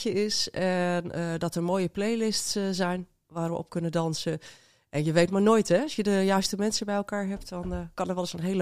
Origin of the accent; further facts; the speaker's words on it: Amsterdam, North Holland, Netherlands; Eiburg, ja, we zijn gewoon Amsterdammers.